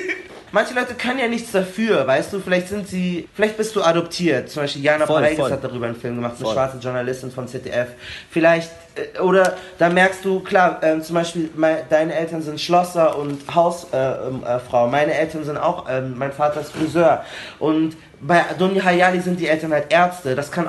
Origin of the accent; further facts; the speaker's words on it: Munich, Bavaria, Germany; wir haben den Eisbach bei uns in München und dann sind die oft irgendwie nach der Schule da hingegangen